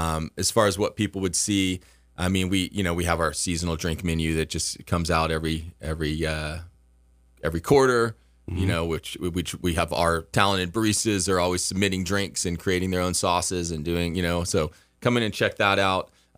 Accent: Sandpoint, Idaho, United States; We're from Sandpoint, Idaho

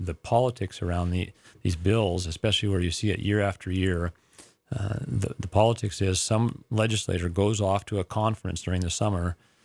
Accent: Idaho, United States; Well, I grew up here in Idaho with an open primary.

